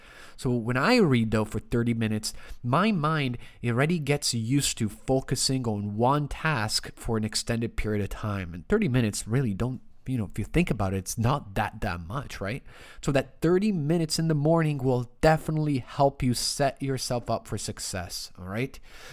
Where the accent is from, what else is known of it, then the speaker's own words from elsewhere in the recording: Rome, Lazio, Italy; accent: Italian; English is a second language; moved away as an adult; also born or lived in Toronto, Canada; Guys, you probably hear my Italian accent somewhat strong sometimes, maybe not all the time, but I was born and raised in Rome until when I was 19, 20 years old. Then I moved to Toronto, Canada, and I lived there for 14, 15 years.